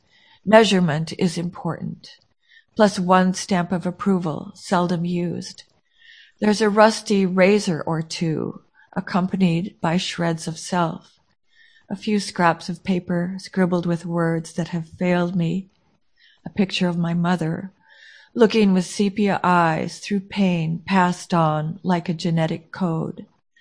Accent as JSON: {"language": "English", "region": "North Dakota", "country": "United States", "tie": "born or raised there", "said": "I have we grew up in North Dakota where people are very quiet."}